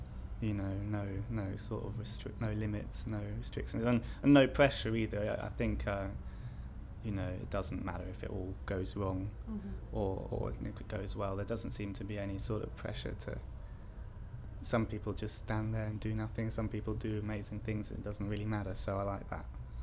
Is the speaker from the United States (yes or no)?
no; Cambridge, East of England, United Kingdom; I'm from Cambridge.